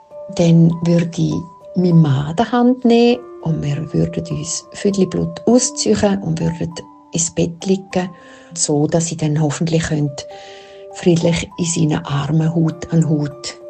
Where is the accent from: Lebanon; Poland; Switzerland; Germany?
Switzerland; Buchs; Die sind immer noch zu Buchs, in dem Haus daheim, wo ich aufgewachsen bin.